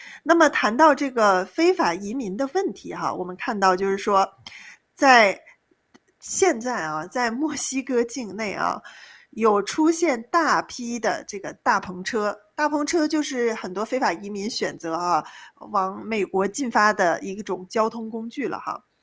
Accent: China; 我想这个作为从中国大陆来的朋友，我们也似乎有同感啊

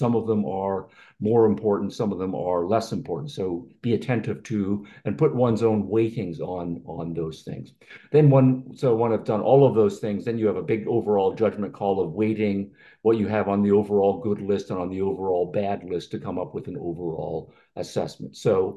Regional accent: Canada; We in North America, I'm from Canada and America and Europe, we complain about the amount of fat

